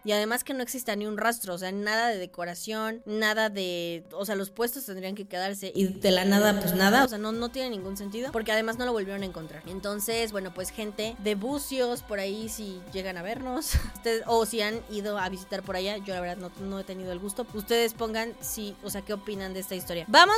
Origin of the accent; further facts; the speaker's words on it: Chile; Nosotras somos de Chile.